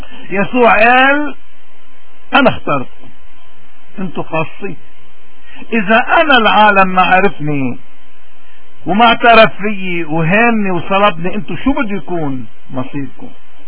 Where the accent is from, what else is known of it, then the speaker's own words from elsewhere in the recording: Lebanon; من هوني نحن كلبنانيين لأي مذهب أو طائفة أو جماعة انتمينا، اليوم عندنا مشكلة